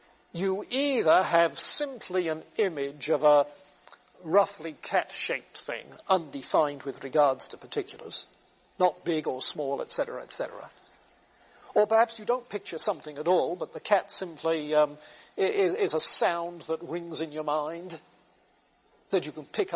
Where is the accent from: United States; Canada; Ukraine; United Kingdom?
United Kingdom; as a kid growing up in Britain, I thought of America in terms of skyscrapers and Hollywood movies.